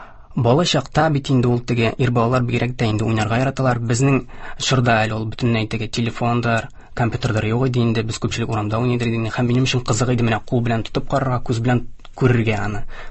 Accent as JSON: {"language": "Tatar", "town": "Aktanysh", "region": "Tatarstan", "country": "Russia", "tie": "born or raised there", "lives_now": "Kazan, Russia", "said": "Мин Актанышта тудым, Актанышта үстем. Актанышта беренче башлангыч һәм урта гыйлемне алдым. Дөресрәк булыр инде, гомум урта белем бирү икенче мәктәбе дип әйтик инде. 2012 елда Казанга килдем."}